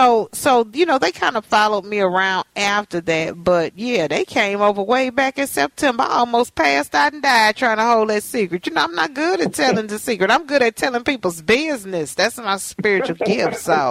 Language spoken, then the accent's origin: English; Texas, United States; So, you know, I'm from Texas. So when the snow comes, I watch it in the window.